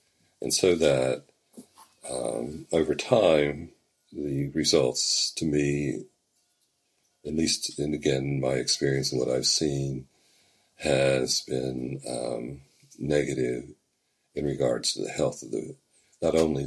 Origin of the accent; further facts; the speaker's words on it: Mount Hope, West Virginia, United States; there were dozens of mining communities around the hub, which was my hometown of Mount Hope.